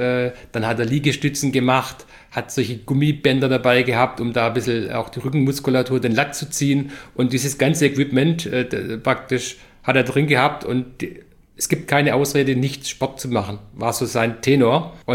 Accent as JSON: {"language": "German", "region": "Baden-Württemberg", "country": "Germany", "said": "ich bin Schwabe, ich muss jede Mahlzeit süß beenden."}